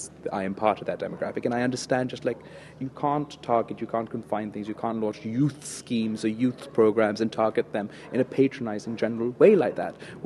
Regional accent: Pakistan; I'm a Pakistani and I can relate to all Pakistanis.

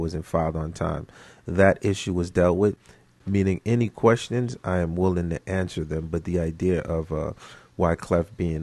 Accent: Haiti; With me, when it comes to Haiti, I am from Haiti.

